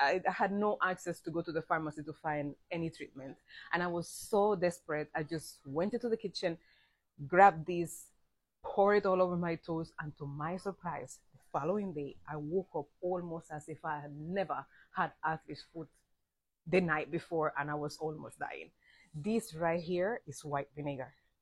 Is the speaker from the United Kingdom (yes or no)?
no; Cuba; growing up in Cuba, we had no medication.